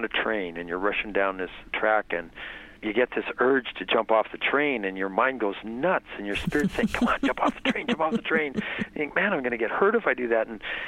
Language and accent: English; United States; moved away as an adult; now in Canada; I grew up in America to start with, and then I organized draft resistance and stuff during the war in Vietnam